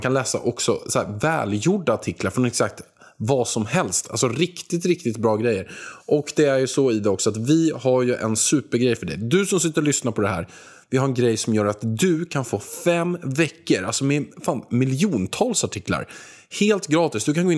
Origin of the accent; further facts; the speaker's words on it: Haninge, Stockholm County, Sweden; Jag är ju från Haninge, kämpat för alla pengarna